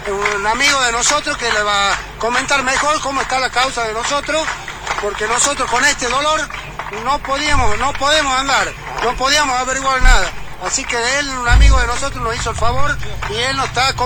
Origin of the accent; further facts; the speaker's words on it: Montero, Tucumán, Argentina; Criado y nacido aquí en Montero